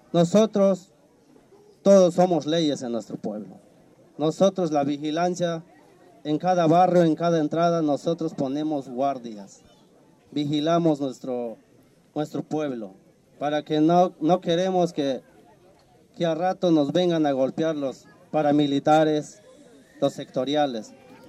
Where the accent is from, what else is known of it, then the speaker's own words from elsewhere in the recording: Tila, Chiapas, Mexico; Nosotros venimos desde Tila, Chiapas.